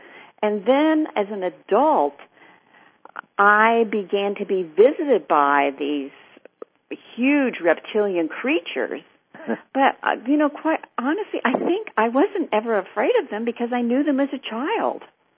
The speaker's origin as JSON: {"language": "English", "town": "Clarksburg", "region": "West Virginia", "country": "United States", "tie": "born or raised there", "said": "And I remember as a little girl, I grew up in this, in a small town in West Virginia named Clarksburg"}